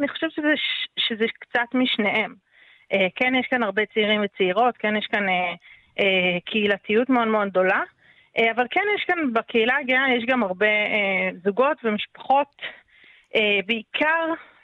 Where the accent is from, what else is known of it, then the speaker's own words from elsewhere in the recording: Northern District, Israel; שם נולדתי, שם גדלתי, גם זוגתי, שתינו מרמת הגולן.